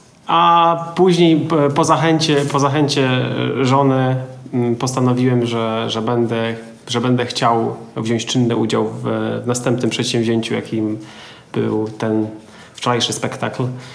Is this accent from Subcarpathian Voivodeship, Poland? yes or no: no; Lower Silesian Voivodeship, Poland; also born or lived in England; now in Inowłódz, Poland; a w ogóle stąd nie pochodzę. Pochodzę z Dolnego Śląska.